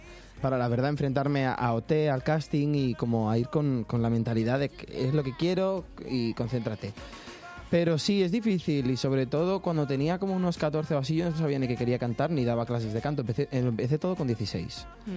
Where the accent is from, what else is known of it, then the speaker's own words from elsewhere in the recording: Barcelona, Catalonia, Spain; now in Madrid, Spain; Yo soy de Barcelona. Pero me vine como que a vivir a Madrid